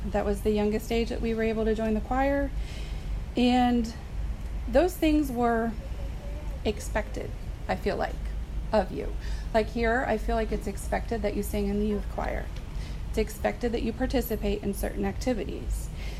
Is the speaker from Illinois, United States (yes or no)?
no; Maryland, United States; born there; When I was born in Maryland, Dad was actually the printer of a little newspaper article they had